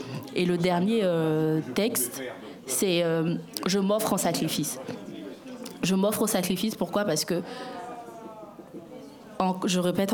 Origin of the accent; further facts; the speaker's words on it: Côte d’Ivoire; now in France; Je suis née, j'ai grandi en Côte d'Ivoire avant de m'installer en France.